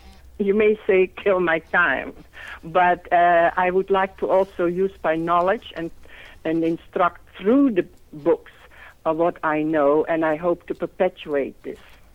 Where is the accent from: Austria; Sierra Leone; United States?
Austria; Vienna; also born or lived in Netherlands; But my mother is Viennese, and so I was brought up partly in Vienna and then in the Netherlands.